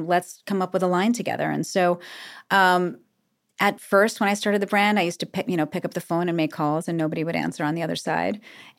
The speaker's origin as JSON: {"language": "English", "region": "New York", "country": "United States", "said": "And so I've always had that grit, both from being a New Yorker, but also having parents in the industry."}